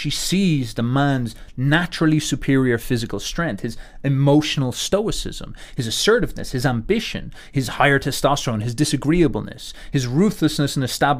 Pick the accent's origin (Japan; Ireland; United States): Ireland; I, as an Irishman, am in a conversation, in a relationship with the English, whether I like it or not.